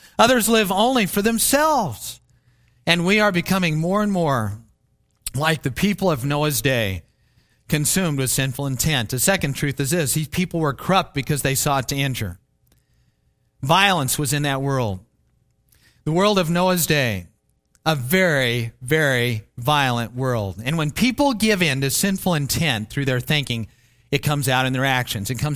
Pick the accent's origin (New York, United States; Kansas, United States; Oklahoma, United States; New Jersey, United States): Kansas, United States; Plevna; When I was growing up in Plevna, my parents, I don't ever remember them locking the door at night.